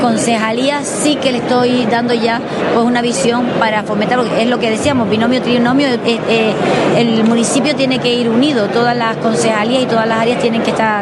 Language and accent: Spanish; Canary Islands, Spain; Yo, bueno, como buena majorera